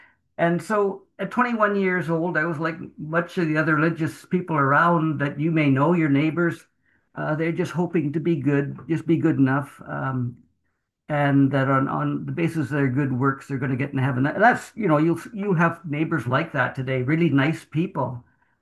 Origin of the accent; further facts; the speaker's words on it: Port Alberni, British Columbia, Canada; born there; I was born in Port Alberni to German immigrants. And they were living in Port Alberni. And they came from Germany